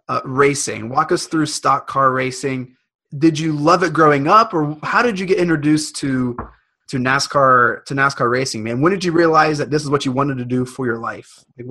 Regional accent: West Virginia, United States; Cale is actually from my hometown in West Virginia.

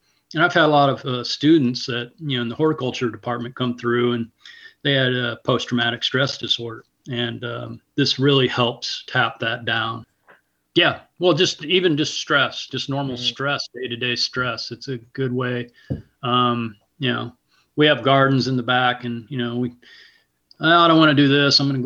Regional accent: Bloomington, Indiana, United States; I had like a whole bunch of aquariums growing up in Bloomington, Indiana.

